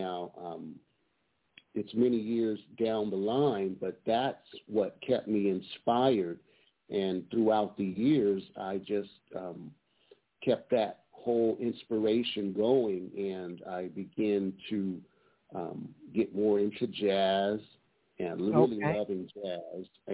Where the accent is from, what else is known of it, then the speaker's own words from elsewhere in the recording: Detroit, Michigan, United States; I'm from Detroit, Michigan, so I was born in Michigan.